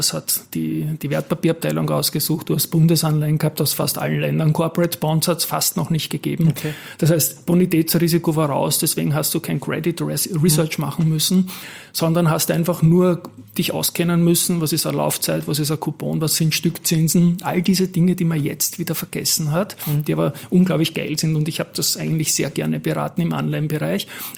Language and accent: German; Vienna, Austria; Das war eine halbe Weltreise mit Maut, sogar als Wiener.